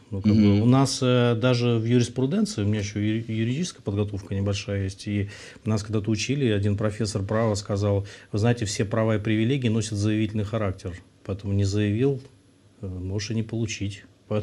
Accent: Kirovsk, Leningrad Oblast, Russia; я родом из Кировска, всем, кто кировчане, мало ли смотрят, всем привет, Ленинградская область.

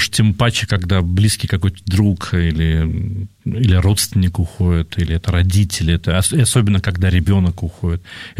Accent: Samara Oblast, Russia; Я когда воспитывался в деревне в Самарской области

